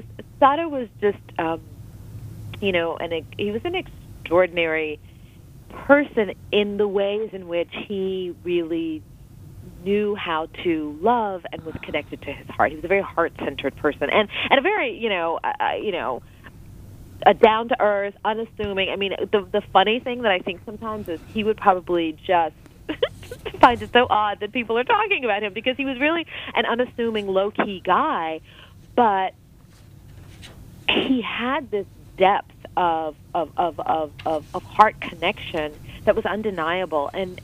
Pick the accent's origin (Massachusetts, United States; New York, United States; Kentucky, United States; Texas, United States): Texas, United States; Houston; for me as an American, you know, trying to find my way in a place that wouldn't be sort of welcoming